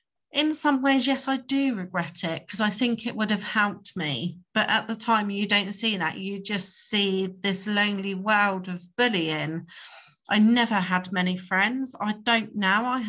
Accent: Gosport, South East England, United Kingdom; So I was born in Gosport. I'm Gosport born and bred, sometimes unfortunately, but yeah, Gosport can be a nice place.

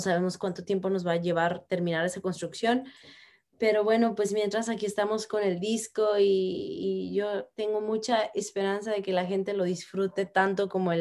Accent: Veracruz, Mexico; Amo mi tierra, Veracruz. Lleno de pájaros, de lluvia, neblina, todo.

